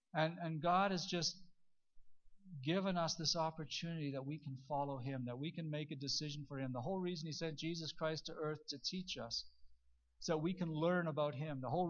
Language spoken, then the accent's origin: English; Canada; The thing I always liked about us as Canadian Baptists is Tommy Douglas was an ordained pastor with our denomination.